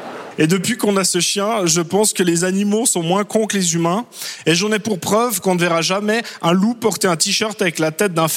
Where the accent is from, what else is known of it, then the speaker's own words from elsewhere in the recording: Switzerland; je suis suisse et je suis une feignasse.